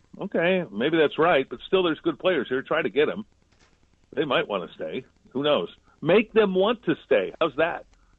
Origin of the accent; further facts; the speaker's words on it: California, United States; growing up, as I say all the time, growing up in Southern California, this was UCLA and USC